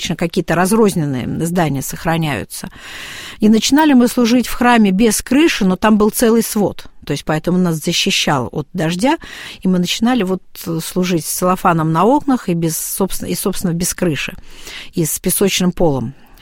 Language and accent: Russian; Serpukhov, Moscow Oblast, Russia; Ну, я вообще коренная серпуховичка.